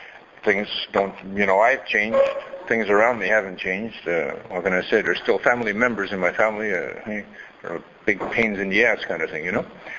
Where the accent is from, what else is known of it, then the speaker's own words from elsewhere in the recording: Gaspé, Quebec, Canada; I am Indian. I'm Mi'kmaq Indian. I come from a reservation up in Agaspe